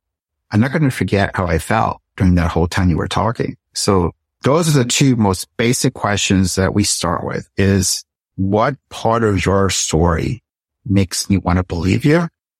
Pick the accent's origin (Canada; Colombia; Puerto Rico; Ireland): Puerto Rico; When I was a little girl growing up in Puerto Rico